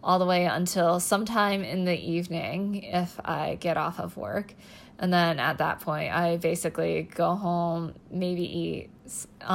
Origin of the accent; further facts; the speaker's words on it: Northeast, United States; now in Seattle, United States; So I'm originally from the Northeast, and then basically I'm a resident physician at the University of Washington, and I moved out here to Seattle for a residency